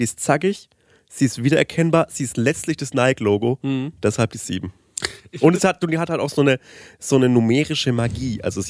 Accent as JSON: {"language": "German", "region": "Bavaria", "country": "Germany", "accent": "Upper Franconian", "said": "Merkst du, wie ich aus Verunsicherung direkt in meinen oberfränkischen Dialekt abdrifte?"}